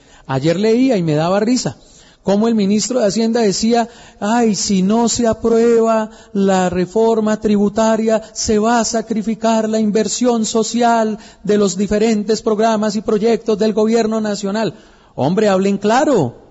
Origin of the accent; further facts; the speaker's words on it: Colombia; más que como gobernante, como colombiano, le duelen